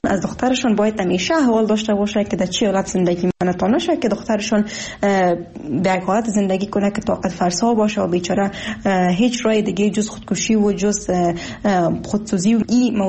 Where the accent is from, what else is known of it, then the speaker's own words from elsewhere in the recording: Afghanistan; من زن افغان هستم،